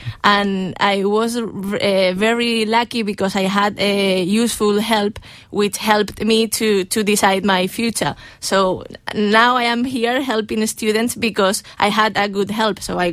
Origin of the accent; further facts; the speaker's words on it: Spain; English is a second language; now in Ireland; Well, first I have to say that I am from Spain.